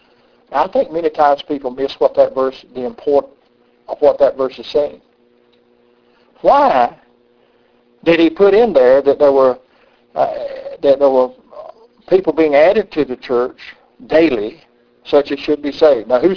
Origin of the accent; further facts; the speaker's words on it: the South, United States; accent: Southern; any time people telling me I'm from the South, I get bothered with people telling me about my accent.